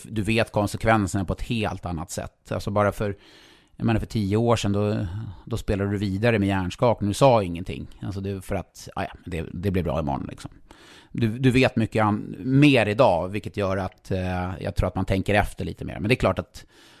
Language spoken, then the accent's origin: Swedish; Stockholm, Stockholm County, Sweden; Ja, jag är ju från Stockholm, så finka.